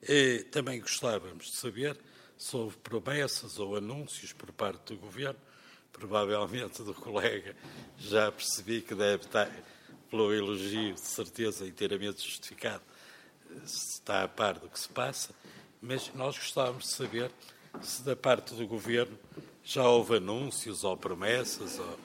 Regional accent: Peso da Régua, Norte, Portugal; desde logo por sermos vizinhos, sou de Peso da Régua, e por também ser produtor de maçã.

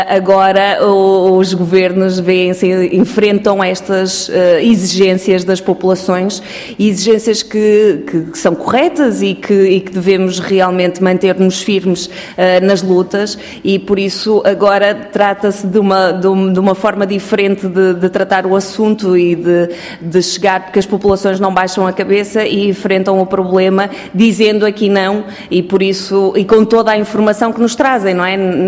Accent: Figueira da Foz, Coimbra, Portugal; born there; Eu nasci no Conselho da Figueira da Foz há 45 anos

